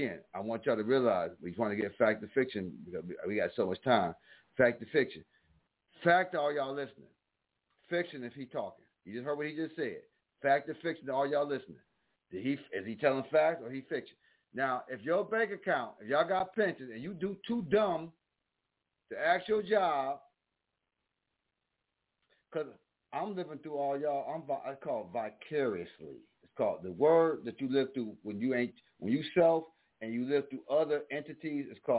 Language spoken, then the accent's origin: English; Buffalo, New York, United States; I'm from Buffalo. Love Buffalo.